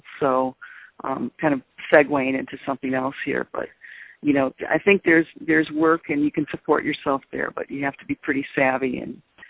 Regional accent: Detroit, Michigan, United States; I grew up in Detroit, and I kind of fell in love with the museum when I was a little kid.

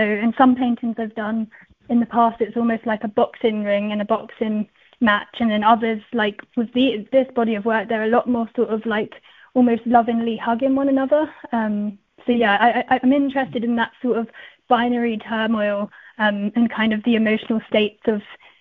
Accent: London, United Kingdom; my family used to come here a lot as a kid because I'm from London.

